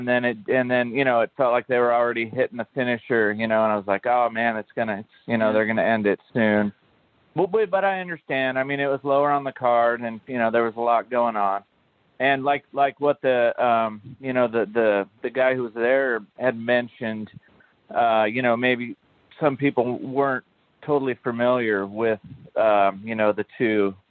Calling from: Paulsboro, Washington, United States; I'm calling from Paulsboro, Washington.

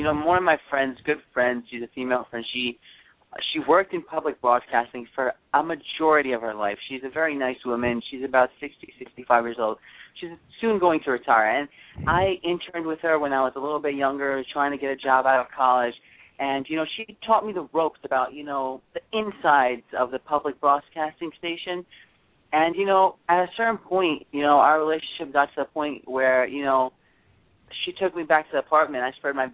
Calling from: New Brunswick, New Jersey, United States; I'm calling in from New Brunswick, New Jersey. Happy as ever.

